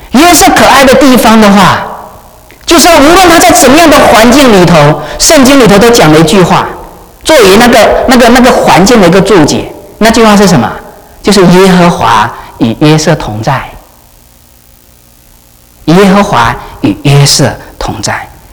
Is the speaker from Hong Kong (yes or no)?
yes; Hong Kong; now in Canada; 还是说我们从香港移民过来的时候的话，哎，香港开车是在哪边？